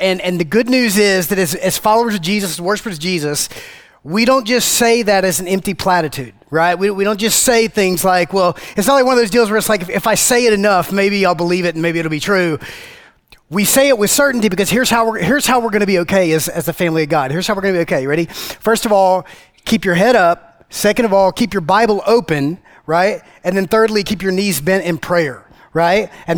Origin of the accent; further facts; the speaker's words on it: Macon, Georgia, United States; So we grew up in the same town, and where we grew up is both my wife and I, we're from Macon. We're from Macon, Georgia. Okay? A couple hours south of here from Macon, Georgia.